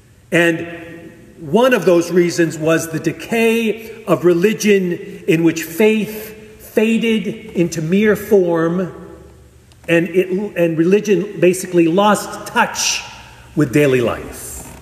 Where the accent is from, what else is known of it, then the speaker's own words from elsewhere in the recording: Worcester, Massachusetts, United States; When I grew up in Worcester, in the central part of the state, long before there was Walmart or Costco or BJ's, there was Spags.